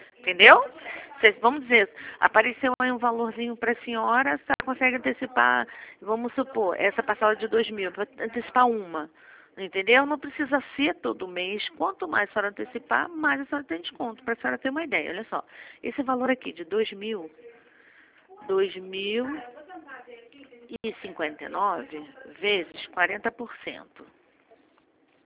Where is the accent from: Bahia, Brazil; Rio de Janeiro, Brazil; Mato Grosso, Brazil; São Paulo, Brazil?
Rio de Janeiro, Brazil; accent: carioca